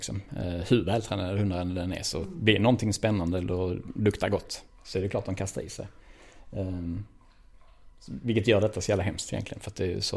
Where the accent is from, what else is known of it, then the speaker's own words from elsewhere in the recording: Malmö, Skåne, Sweden; född och uppväxt i Malmö